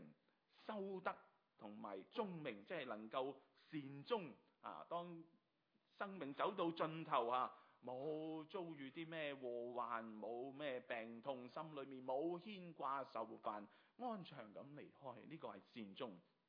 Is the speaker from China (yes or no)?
yes; China; 所以我们中国人是有句说话